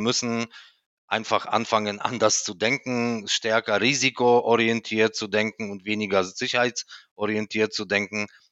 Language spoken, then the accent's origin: German; Poland; in meiner Heimat Polen